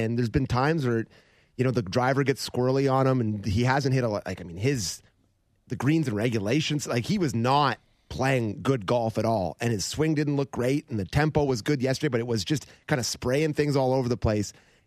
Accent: Toronto, Ontario, Canada; I'm from Toronto.

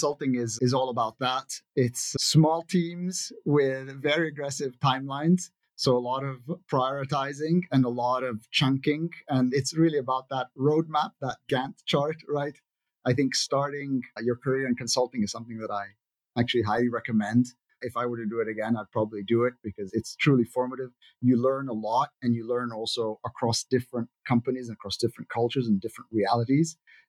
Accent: Italy; I was fortunate growing up in Italy that I got to play a lot of soccer

